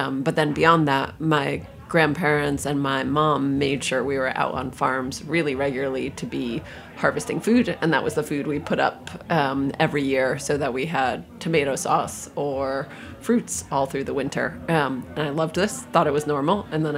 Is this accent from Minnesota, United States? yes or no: no; Albany, New York, United States; So I grew up in Albany, New York, where there were not pastrami tacos.